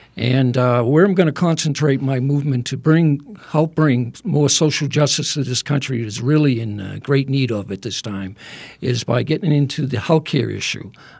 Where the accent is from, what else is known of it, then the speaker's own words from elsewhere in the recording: Lowell, Massachusetts, United States; born there; I was born in Lowell, Massachusetts, about 40 miles from Boston. I lived on the Merrimack River. I had a Huckleberry Finn existence.